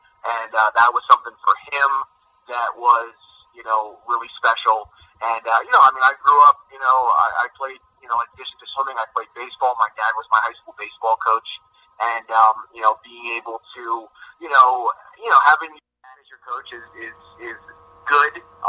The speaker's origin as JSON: {"language": "English", "town": "Harrisburg", "region": "Pennsylvania", "country": "United States", "said": "I'm originally from the Harrisburg area."}